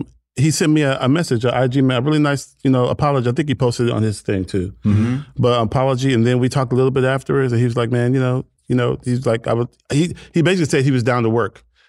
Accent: Houston, Texas, United States; I'm from Houston, Texas. Born and raised.

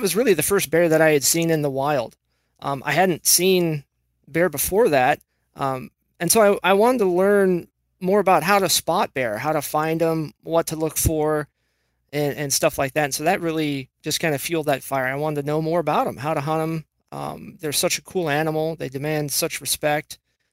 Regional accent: Washington, United States; I was born and raised in Washington.

